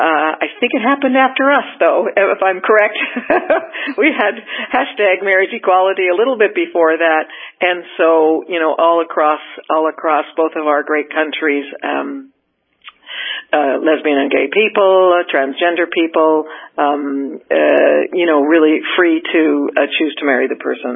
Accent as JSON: {"language": "English", "town": "Seattle", "region": "Washington", "country": "United States", "moved": "as an adult", "lives_now": "Ireland", "said": "I am from the States originally. I'm from Seattle originally. And why did I come to Ireland? And I say now it was for love. And I came to Ireland in the early 80s."}